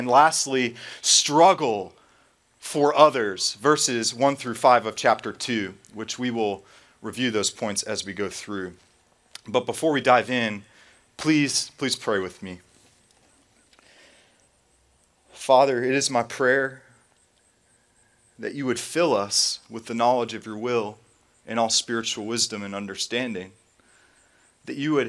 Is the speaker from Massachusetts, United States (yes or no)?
yes; Massachusetts, United States; growing up in Massachusetts, which is where I'm from, I learned from a young age that there is much to make of New England, of my homeland.